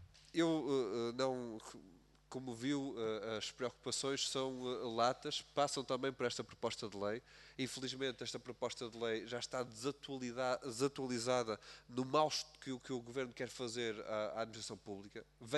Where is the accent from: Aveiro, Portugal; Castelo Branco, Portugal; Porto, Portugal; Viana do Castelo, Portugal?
Aveiro, Portugal; Eu sou do Distrito de Aveiro, eleito pelo Distrito de Aveiro.